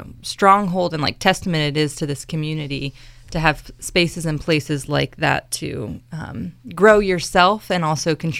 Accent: Virginia Beach, Virginia, United States; I'm originally from Virginia Beach

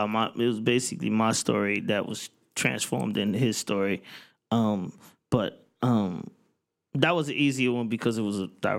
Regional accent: Atlanta, Georgia, United States; You know, even I'm from Atlanta, where strip club culture is the culture.

